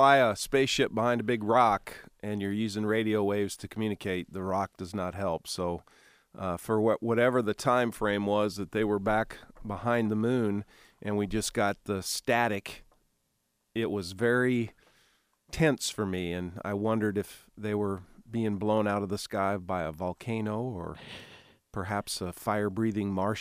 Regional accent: Ashland, Nebraska, United States; in my hometown of Ashland, a very small town between Omaha and Lincoln on Highway 6

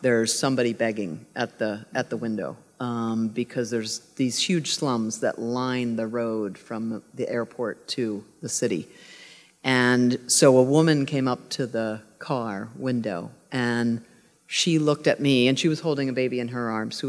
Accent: Pittsburgh, Pennsylvania, United States; growing up in Pittsburgh, you know, I kind of thought of the world as a pretty equal place.

